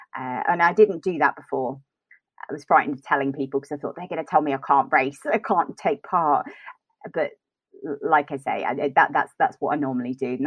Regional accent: United Kingdom; it was 31 degrees, and being British, we hadn't had that kind of weather.

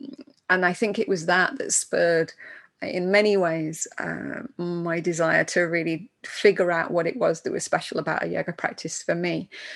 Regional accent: England, United Kingdom; I grew up in England

